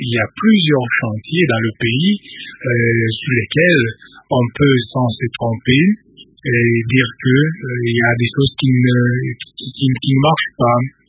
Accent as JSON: {"language": "French", "country": "DR Congo", "said": "même si je suis de nationalité congolaise et que je peux donner un avis en tant que Congolais."}